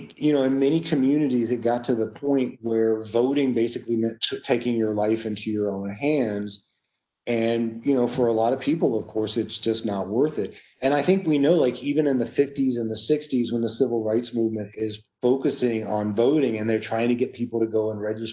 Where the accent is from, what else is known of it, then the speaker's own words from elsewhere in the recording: Texas, United States; a lot of people in my home state of Texas are a little ashamed about, because it originated there.